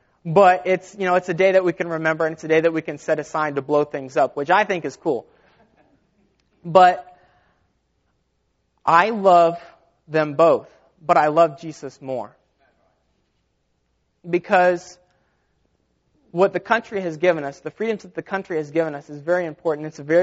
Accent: United States; born there; I am now a citizen of the United States whenever I was born in the United States.

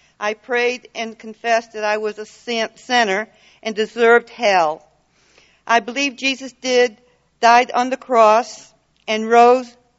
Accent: North Carolina, United States; Good morning. … I grew up in North Carolina. Our parents took us to church.

